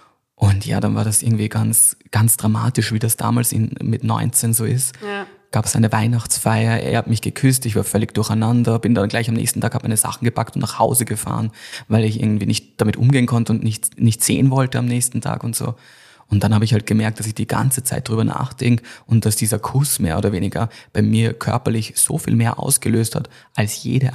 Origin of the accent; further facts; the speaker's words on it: Salzburg, Austria; also born or lived in Vienna; ich bin zwar in Wien geboren, aber aufgewachsen dann in Salzburg in so einem kleinen Ort, also klassisch von den Bergen eingekastelt.